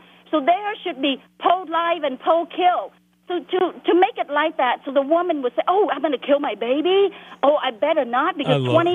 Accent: Vietnam; English is a second language; now in United States; I grew up in Vietnam. I came from Vietnam. I came from a communist country.

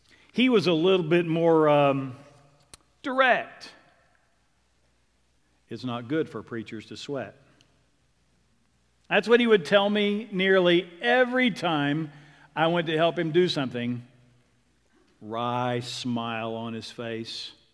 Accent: Oklahoma, United States; Now listen, growing up in Oklahoma, it was customary to see amber waves of grain.

